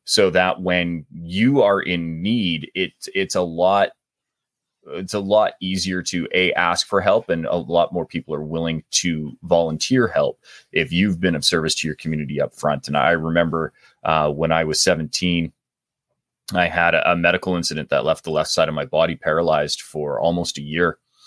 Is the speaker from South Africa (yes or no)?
no; Canada; accent: Canadian; now in Calgary, Canada; I'm doing my best today to hide my Canadian accent, but no, I'm way up north in Calgary, Alberta currently. Was in Vancouver, like I said, for a long while, and commute back down to LA on a semi-regular basis.